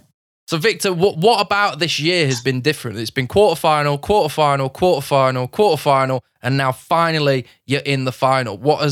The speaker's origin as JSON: {"language": "English", "town": "Doncaster", "region": "Yorkshire and the Humber", "country": "United Kingdom", "said": "I'm from Doncaster. I'm from the prawn sandwich side of Doncaster."}